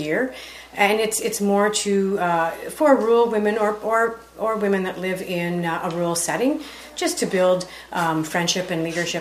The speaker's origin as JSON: {"language": "English", "town": "Floridale", "region": "Ontario", "country": "Canada", "said": "I am from Floridale, which mm-hmm. is at the very tip of Waterloo County"}